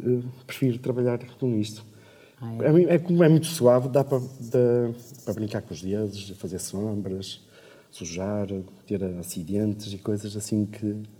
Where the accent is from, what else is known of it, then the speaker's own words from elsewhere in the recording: Braga, Norte, Portugal; Sou de Braga